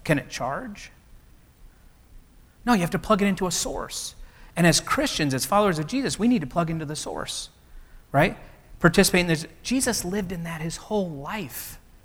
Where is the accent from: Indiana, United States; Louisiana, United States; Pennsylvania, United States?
Indiana, United States; Sorry, I'm from Indiana.